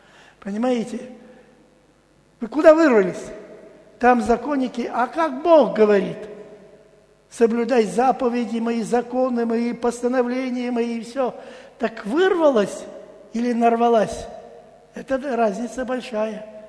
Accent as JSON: {"language": "Russian", "region": "Almaty", "country": "Kazakhstan", "said": "узнала, что я из Алматы"}